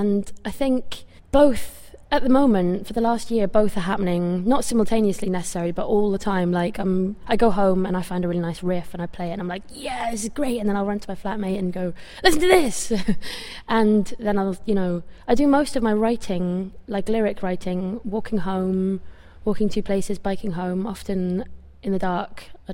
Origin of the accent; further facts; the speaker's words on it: Norwich, East of England, United Kingdom; And we were then quite popular in my hometown, Norwich, for a year, where we played lots and lots of gigs, and it was a great setup.